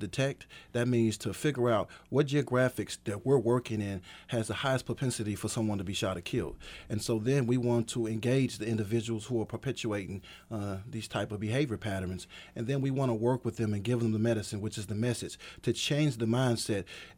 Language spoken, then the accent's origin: English; Kansas City, Missouri, United States; So when you go places, you say, I'm from Kansas City.